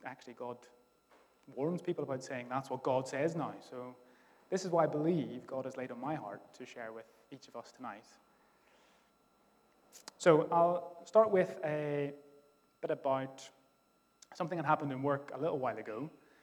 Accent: Ireland; accent: Irish; She normally she ribs me and mocks me and makes fun of my Irish accent and all that carry on.

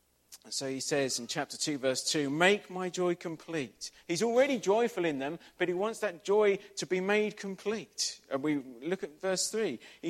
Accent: London, United Kingdom; I come from London. I don't get to see stars

